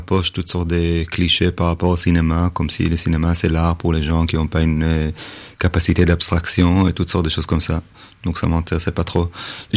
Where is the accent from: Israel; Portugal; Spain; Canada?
Israel; French is a second language; now in France; cesser d'être israélien et de me transformer en français